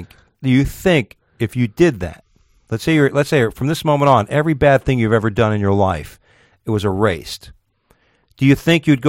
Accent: New York, United States; I'm a Yankee. I'm from New York.

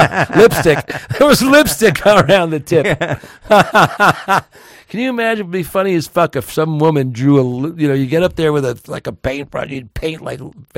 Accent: Manhattan, New York, United States; I grew up in Manhattan.

